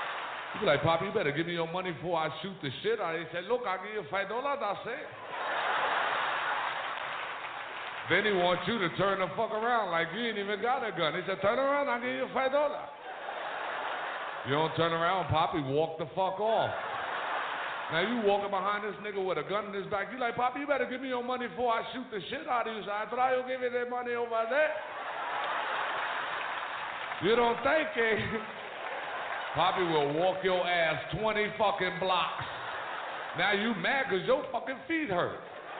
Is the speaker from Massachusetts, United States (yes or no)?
no; Brooklyn, New York, United States; Brooklyn in the house? I'm glad. I love people from Brooklyn. I'm from Brooklyn, shit.